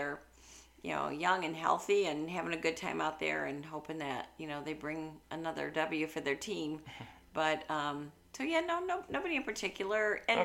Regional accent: Akron, Ohio, United States; Growing up in Akron, Ohio, going to St. Vincent's School.

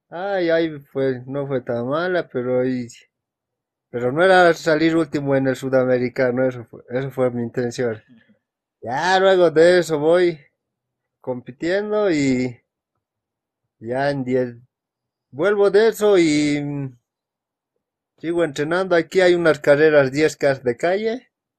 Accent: La Paz, Bolivia; estaba haciendo el trámite en mi país, en La Paz

